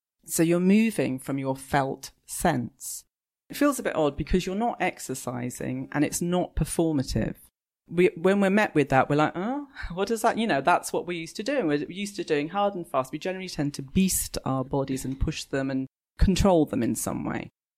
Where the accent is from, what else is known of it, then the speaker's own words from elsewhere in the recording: London, United Kingdom; I'm a Londoner. I'd lived in London all my life.